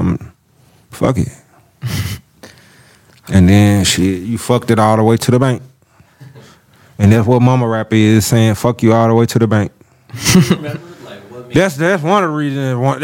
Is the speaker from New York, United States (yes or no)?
no; Little Rock, Arkansas, United States; I'm from Little Rock, and I know who inspired me as far as, like, okay, we making music